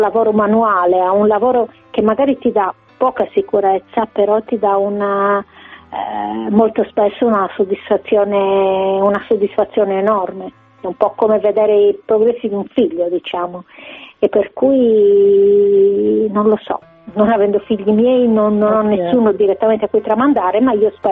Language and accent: Italian; Mogoro, Sardinia, Italy; Noi siamo nate e cresciute a Mogoro